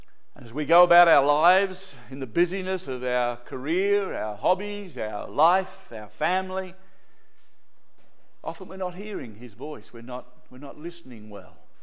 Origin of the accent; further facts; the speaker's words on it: Australia; Yeah, I'm Australian and I'm counted in the census